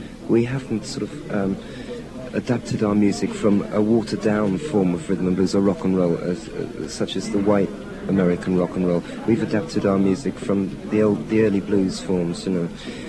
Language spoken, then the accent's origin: English; England, United Kingdom; I should say it's English, you know, sort of, we're English.